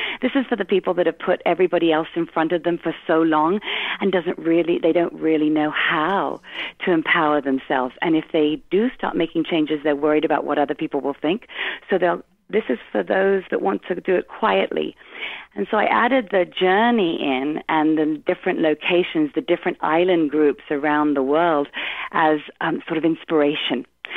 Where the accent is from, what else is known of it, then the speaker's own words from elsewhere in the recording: London, United Kingdom; growing up in London in a really kind of colorful life with a larger than life family and mother and father.